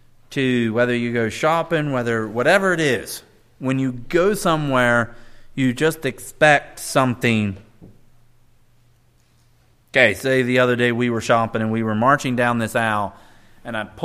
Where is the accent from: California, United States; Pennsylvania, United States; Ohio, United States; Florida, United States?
Pennsylvania, United States; I came from Pennsylvania where there was Mennonites of all kinds and flavors and shapes and sizes.